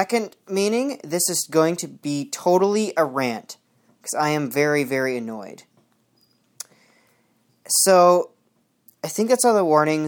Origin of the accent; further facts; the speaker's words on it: Canada; Because I'm not even an American; I'm Canadian.